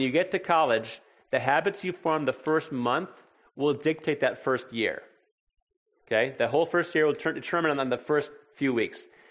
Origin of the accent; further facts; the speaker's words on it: Illinois, United States; I grew up in Illinois. A lot of my friends went to Champaign-Urbana.